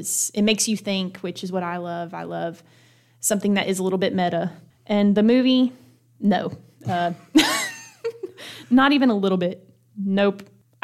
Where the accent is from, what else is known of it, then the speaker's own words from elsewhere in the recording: the South, United States; accent: southern; My southern accent, it can't.